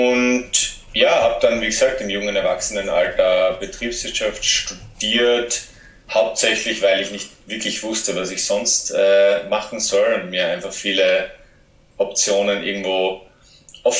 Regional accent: Austria; accent: Austrian; ich bin heute knapp 30 Jahre alt und bin ursprünglich aus Österreich. Ich werde mich übrigens sehr bemühen, meinen österreichischen Akzent auf ein Minimum zu reduzieren

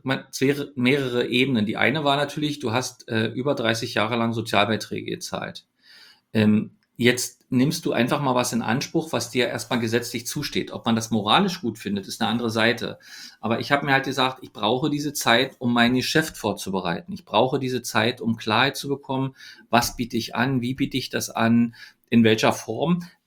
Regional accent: Berlin, Germany; ich bin ja in Ostberlin geboren, in Oberschöneweide bin ich groß geworden. habe in Köpenick Schule gehabt.

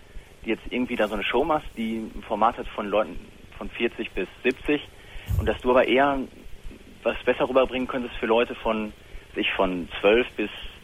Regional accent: North Rhine-Westphalia, Germany; ich komme auch aus dem Ruhrgebiet

